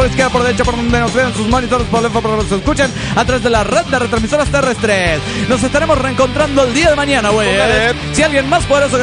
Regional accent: Puno, Peru; Hola, soy … de Puno, Perú.

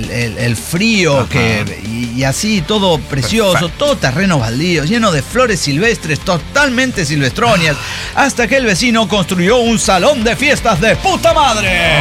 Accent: Guadalajara, Jalisco, Mexico; O sea, bueno, venimos de Guadalajara

